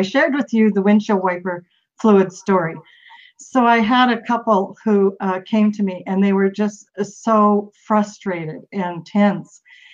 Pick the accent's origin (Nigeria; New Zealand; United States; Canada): Canada; I'm from Canada, so I know some of the dioceses here